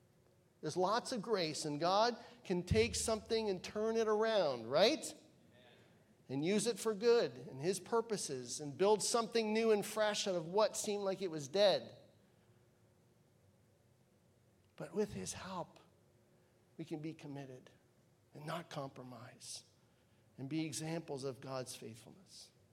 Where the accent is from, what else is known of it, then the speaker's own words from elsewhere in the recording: Canada; Just as I'm a Canadian, and wherever I go, I'm representing the country of Canada.